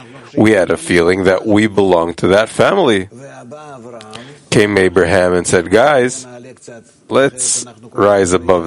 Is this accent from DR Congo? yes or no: no; Israel; I'm from Israel. I'm Jewish.